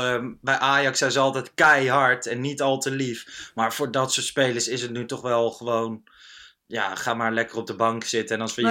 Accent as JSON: {"language": "Dutch", "region": "Gelderland", "country": "Netherlands", "tie": "born or raised there", "said": "Ik kwam uit Lochem, daar was ik geweest, in de Achterhoek waar ik opgegroeid ben."}